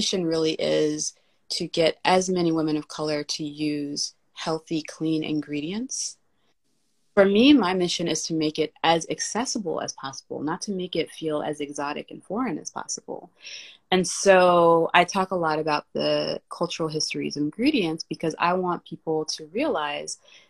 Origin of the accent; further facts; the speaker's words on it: Kentucky, United States; So, our hemp seed oil is from Kentucky, my home state.